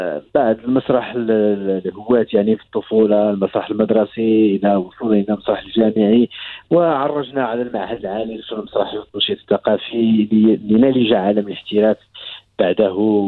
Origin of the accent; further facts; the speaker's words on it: Morocco; إحنا الناس اللي كيشوفونا، إحنا مواطنين مغاربة